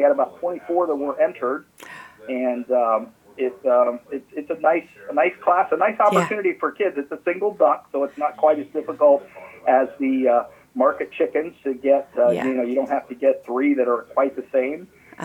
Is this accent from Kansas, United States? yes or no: yes; Kansas, United States; I'd been involved in 4-H back in where I grew up in Wyandotte County, and was on the fair board and stuff there.